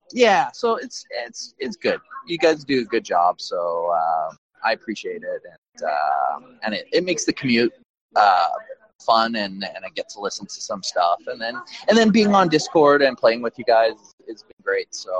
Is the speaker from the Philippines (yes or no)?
no; Canada; my background is I am Canadian, but I'm first generation Canadian. My parents were Italian. Or are Italian.